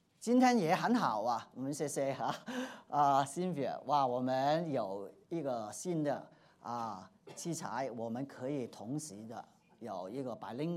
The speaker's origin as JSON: {"language": "Chinese", "country": "Hong Kong", "lives_now": "United States", "said": "虽然我从香港过来"}